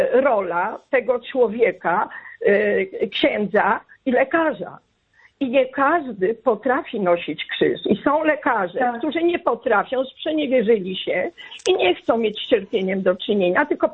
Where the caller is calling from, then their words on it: Toruń, Kuyavian-Pomeranian Voivodeship, Poland; jestem z Torunia.